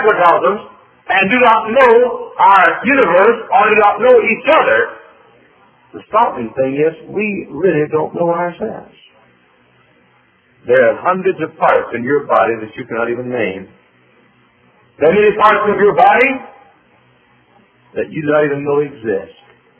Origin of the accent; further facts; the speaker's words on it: Texas, United States; now in Indiana, United States; I grew up in Texas where the stars at night are big and bright. … And so I live now in Indiana